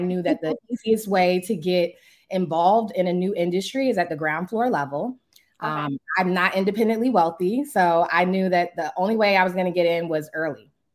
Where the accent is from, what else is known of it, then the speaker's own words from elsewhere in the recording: Maryland, United States; So I'm born and raised in Prince George's County, Maryland.